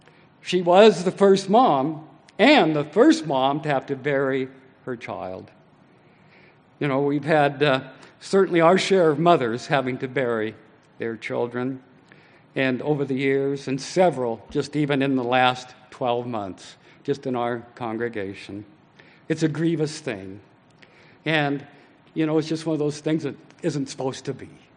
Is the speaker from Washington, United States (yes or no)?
yes; Spokane, Washington, United States; When I was growing up in Spokane and went all the way through high school, I just knew of two families that had 12 kids.